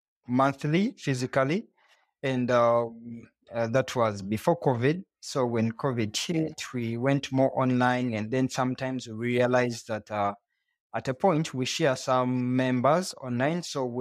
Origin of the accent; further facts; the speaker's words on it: Kampala, Central Region, Uganda; now in Entebbe, Uganda; I come from Kampala, Uganda. Kampala is the capital city. So, but I'm based in Entebbe. Entebbe is another city